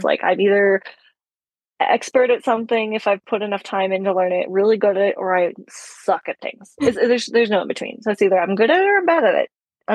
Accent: Texas, United States; Where I'm from, where I grew up in Texas

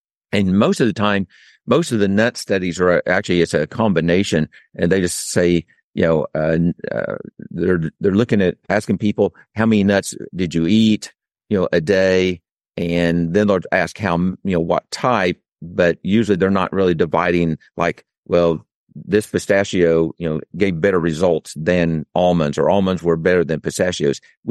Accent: Oklahoma, United States; accent: Okie; And so my Okie accent is pecans or pecans, you know

